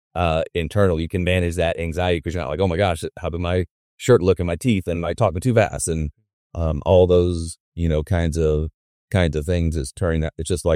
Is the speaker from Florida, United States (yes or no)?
no; South Carolina, United States; moved away as an adult; Now, I grew up in South Carolina, moved here to go to grad school and right out of college when I was 22